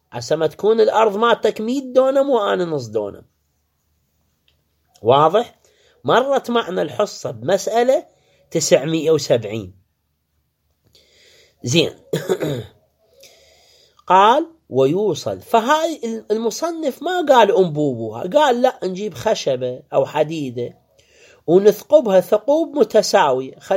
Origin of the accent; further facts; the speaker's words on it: Iraq; عندنا بالعراق